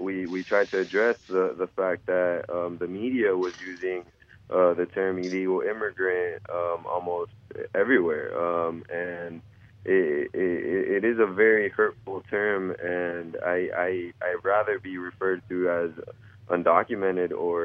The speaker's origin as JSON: {"language": "English", "country": "United States", "said": "I'm as American as they come. I've lived here almost my entire life."}